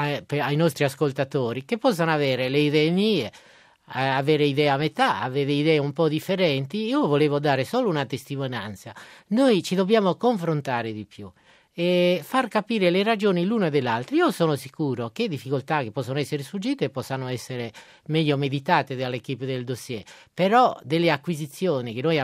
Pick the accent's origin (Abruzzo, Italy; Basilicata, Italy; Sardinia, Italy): Sardinia, Italy; anche se io sono uno sardo.